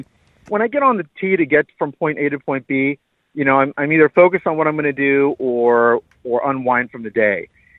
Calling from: Milton, Massachusetts, United States; Yeah, hi. I'm calling from Milton, Massachusetts.

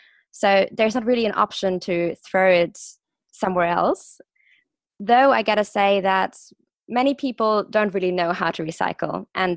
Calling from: Stuttgart, Baden-Württemberg, Germany; I'm calling in from Stuttgart in Germany, and I'm 22.

